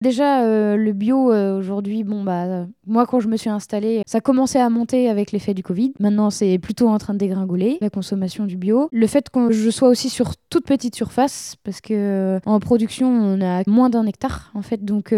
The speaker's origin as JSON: {"language": "French", "town": "Ahuillé", "region": "Pays de la Loire", "country": "France", "lives_now": "Saint-Berthevin, France", "said": "Donc nous, on est issus d'Ahuillé. Et là, on est à Saint-Berthevin."}